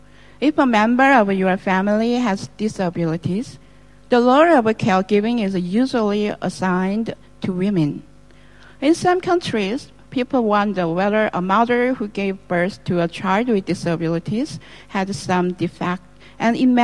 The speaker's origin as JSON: {"language": "English", "country": "South Korea", "second_language": "English", "said": "I'm from Korea. I am a woman with disabilities on the electronic wheelchair"}